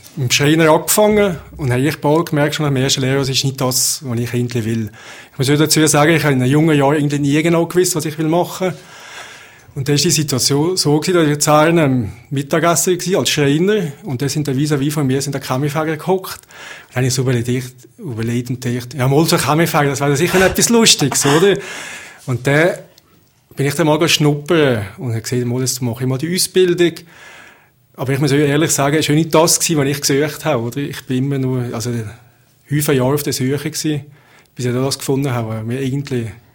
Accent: Valais, Switzerland; moved away as an adult; ich bin eigentlich kein gebürtiger Gummer und habe nicht die Wurzeln in dem Sinne im Gumbs oben. Ich bin oben aufgewachsen, aber ich bin eigentlich schon mit 18 zuerst mal von daheim weg und habe Schutz in Notter und in Brie gewohnt

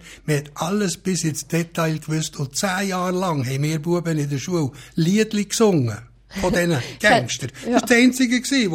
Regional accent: Switzerland; Als Schweizer Koch war das zu dieser Zeit überhaupt kein Problem gewesen.

